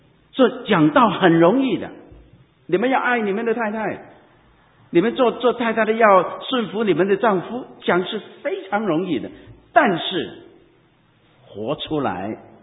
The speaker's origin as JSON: {"language": "Chinese", "country": "Hong Kong", "said": "我是香港人，不但是脾气暴躁，讲的话都是带着一种苦毒、毒气"}